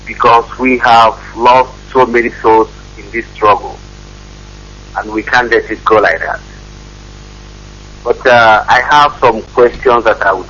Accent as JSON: {"language": "English", "town": "Omaka", "region": "Imo", "country": "Nigeria", "said": "I'm from Omaka in the local government area of Imo State."}